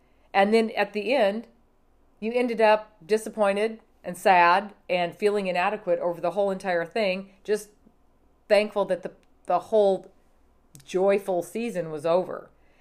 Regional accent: Montana, United States; Now, of course, remember I grew up in Montana, so I don't know that there was a Christmas that we didn't have a white Christmas, right?

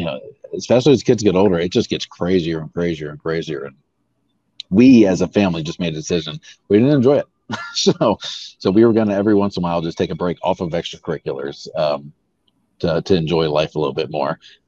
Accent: Florida, United States; luckily we're from Florida, so that's kind of accepted

